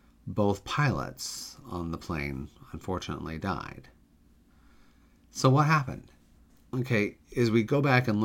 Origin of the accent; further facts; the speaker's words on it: Anchorage, Alaska, United States; these two pilots that were flying UPS Flight 6 were based in Anchorage, Alaska, which is actually my hometown.